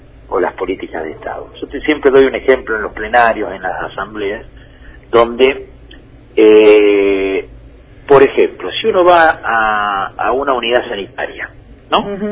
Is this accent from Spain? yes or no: no; Argentina; nuestra lucha como trabajadores del Estado y como argentinos bien nacidos es intrínsecamente pelear